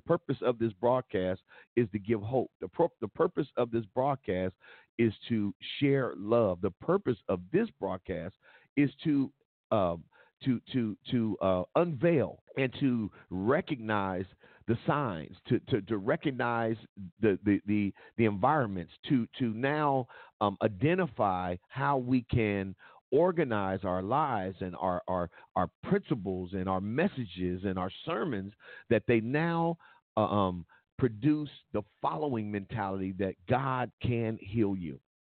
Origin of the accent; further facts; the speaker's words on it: California, United States; because now we were raised in California, okay? I know my roots come from down south and Midwest and all over the place.